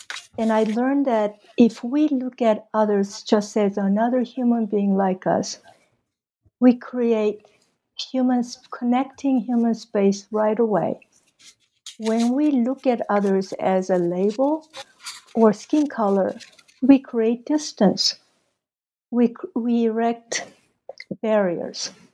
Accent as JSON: {"language": "English", "region": "Mexico City", "country": "Mexico", "tie": "born or raised there", "said": "I came from Mexico City, where I attended the American High School for 4 years. And that was in late 60s, early 70s."}